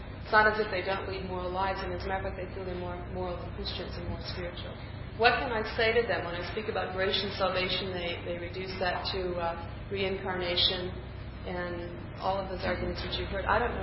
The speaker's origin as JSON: {"language": "English", "town": "San Francisco", "region": "California", "country": "United States", "said": "I was just saying that I'm from San Francisco"}